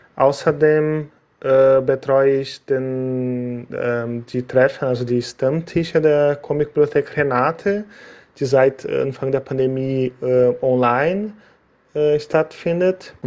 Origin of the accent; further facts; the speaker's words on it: Brazil; German is a second language; also born or lived in Germany; ich seit November zurück in meine Heimatland Brasilien lebe. Ich habe 8 Jahre in Deutschland gelebt